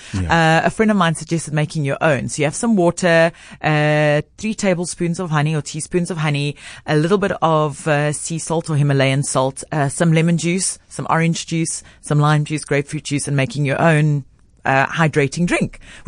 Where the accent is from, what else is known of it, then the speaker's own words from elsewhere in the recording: South Africa; But listen, they're Australian. They're practically, we're South African.